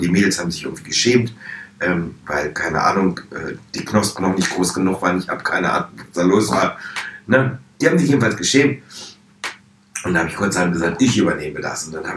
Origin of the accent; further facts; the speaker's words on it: Lower Saxony, Germany; in einer freien Theatergruppe auf dem Lande, näher Hannover, wo ich groß geworden bin.